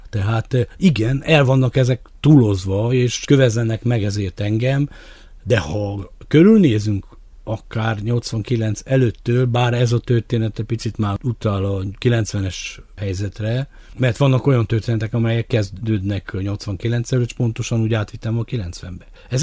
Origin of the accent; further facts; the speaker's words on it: Romania; Na most eljutottunk oda, hogy 90 után azért, mert románi magyar vagyok, egymást kergettük a főtéren.